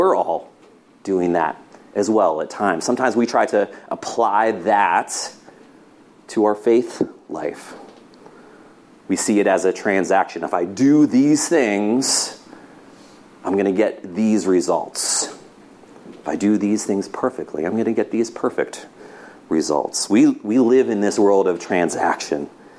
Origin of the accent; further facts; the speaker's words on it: Grove City, Pennsylvania, United States; I'm from Western Pennsylvania, just an hour south of here and from Grove City